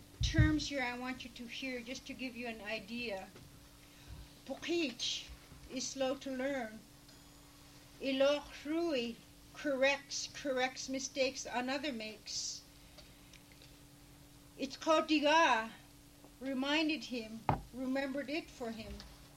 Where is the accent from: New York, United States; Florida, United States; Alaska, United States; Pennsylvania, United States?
Alaska, United States; They treat us as if we're Mexican or black people or Nalokmi, and they don't ever see who we are as Inupiaq from Inupiaq values.